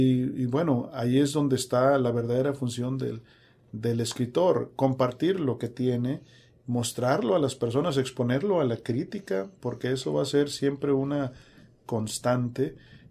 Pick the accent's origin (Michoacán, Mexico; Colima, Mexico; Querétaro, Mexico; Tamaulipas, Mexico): Tamaulipas, Mexico; Nuevo Laredo; now in Brownsville, United States; Bueno, estamos viviendo en Brownsville, pero somos Yo soy nativo, por ejemplo, de Nuevo Laredo